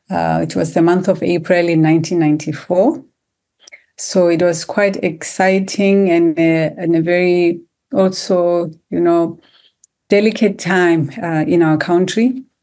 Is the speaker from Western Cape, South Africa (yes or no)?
no; Johannesburg, Gauteng, South Africa; I was born and bred in South Africa, in Johannesburg, on the West Rand. So basically did all my schooling in South Africa, and I went to the University of Cape Town